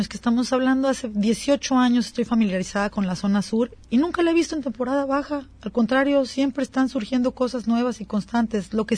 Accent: Puerto Vallarta, Jalisco, Mexico; A mí me duele en lo personal por ser vallartense pata salada y porque yo siempre voy a extrañar mi pueblito bonito de tejitas rojas

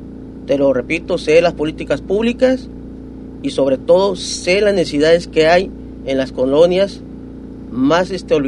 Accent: Puerto Vallarta, Jalisco, Mexico; mi pueblo, en Puerto Vallarta

